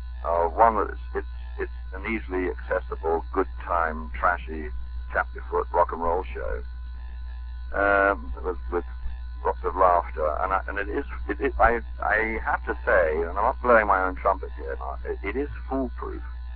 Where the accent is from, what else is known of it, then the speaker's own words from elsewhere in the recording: New Zealand; Well, I grew up in New Zealand